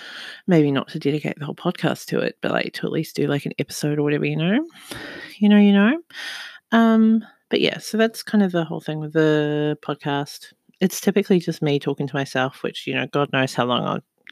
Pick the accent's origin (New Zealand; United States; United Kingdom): New Zealand; now in Sunshine Coast, Australia; I live in Australia. I'm from New Zealand.